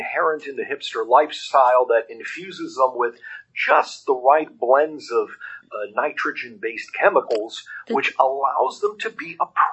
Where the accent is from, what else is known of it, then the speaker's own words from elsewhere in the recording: Dayton, Colorado, United States; I'm from Dayton, Colorado.